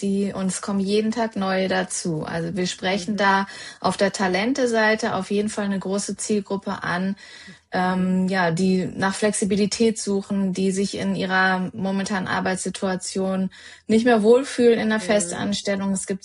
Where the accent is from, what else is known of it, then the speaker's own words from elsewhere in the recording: North Rhine-Westphalia, Germany; Ich bin aus der Nähe von Bonn, 43.